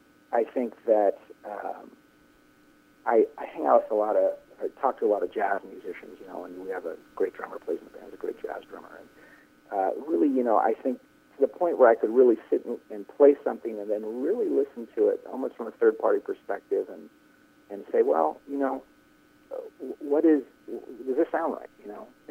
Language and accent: English; California, United States; And then as a teenager, growing up in the Bay Area, I was lucky enough to, there were a lot of slide guitar players around there.